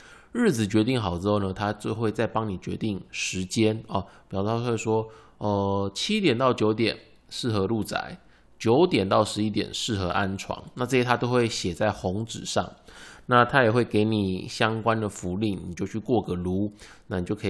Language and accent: Chinese; Miaoli, Miaoli County, Taiwan; 或者是像我老家苗栗啊